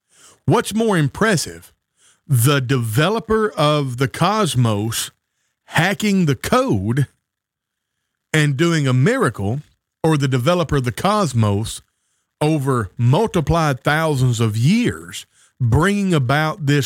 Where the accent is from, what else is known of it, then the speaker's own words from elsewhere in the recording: Tennessee, United States; You know, growing up around Real Foot Lake, we had the New Madrid Fault Line, and the New Madrid Fault Line would act up and do silly stuff from time to time.